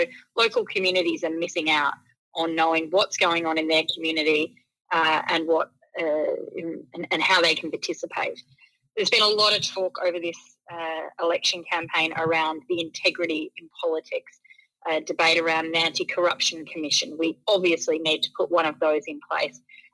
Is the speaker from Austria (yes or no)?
no; South Australia, Australia; I recently conducted or commissioned a poll here in my home state in South Australia